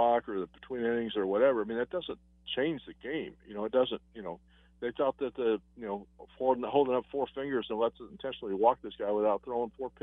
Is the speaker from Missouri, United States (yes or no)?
yes; Springfield, Missouri, United States; I grew up in Springfield, Missouri.